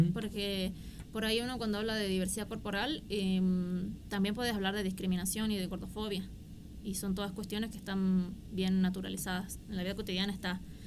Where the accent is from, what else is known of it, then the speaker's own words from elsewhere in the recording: Jujuy, Argentina; Menos si te puedes comparar lo que somos los jujeños, que medimos metro, claro, 60, con suerte, uh-huh, metro 70.